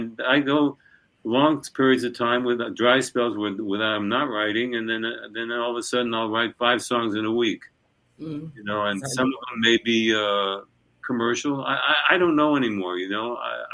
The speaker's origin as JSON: {"language": "English", "town": "Brooklyn", "region": "New York", "country": "United States", "tie": "born or raised there", "said": "I was born and raised in Brooklyn, and then in the 40s and 50s, I mean, Brooklyn was such a colorful place."}